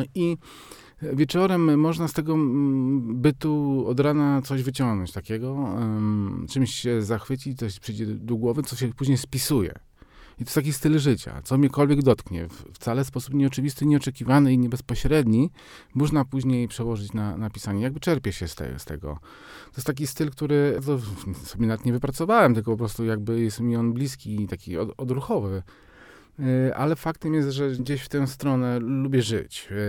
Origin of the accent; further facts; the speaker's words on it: Warmian-Masurian Voivodeship, Poland; I chyba rzeczywiście taka jest dzisiaj nasza tożsamość warmińska tak naprawdę. Jeżeli odrzucimy jakieś tam biograficzne kwestie i jakby takie, kim jesteśmy na co dzień jako Warmiac